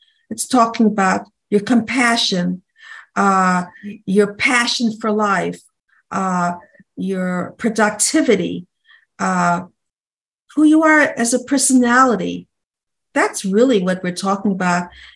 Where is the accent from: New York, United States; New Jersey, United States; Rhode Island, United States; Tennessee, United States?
New Jersey, United States; Okay, so I'm from New Jersey.